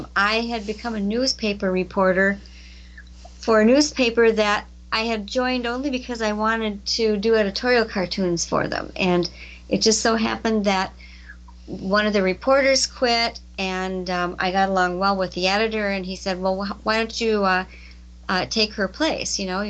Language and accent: English; Elkhorn, Wisconsin, United States; right outside of my hometown of Elkhorn, Wisconsin.